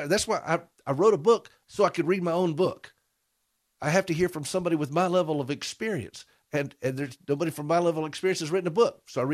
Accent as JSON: {"language": "English", "region": "South Carolina", "country": "United States", "tie": "born or raised there", "said": "Listen, I'm Carolina born, Carolina bred."}